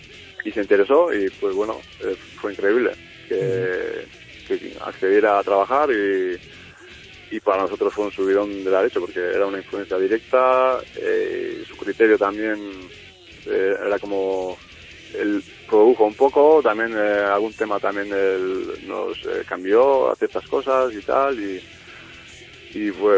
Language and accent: Spanish; Azpeitia, Basque Country, Spain; first language Basque; Spanish is a second language; O sea, nosotros al final somos de Azpeitia, todos vascos de Azpeitia. Y pues nuestro idioma es el euskera